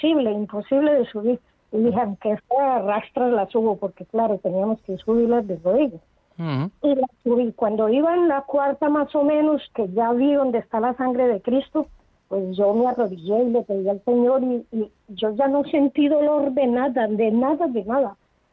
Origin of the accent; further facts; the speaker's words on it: Colombia; now in San Sebastián, Spain; Soy de Colombia, hace 20 años estoy acá.